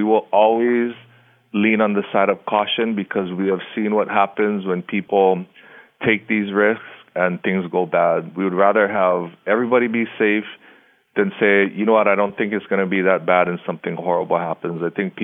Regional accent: United States; You can tell I'm American because I'm the only type of person that's going to get that excited about roads.

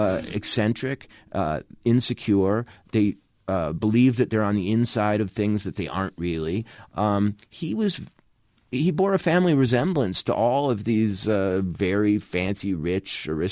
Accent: Minnesota, United States; he knew I was a writer and he knew I was from Minnesota like Fitzgerald

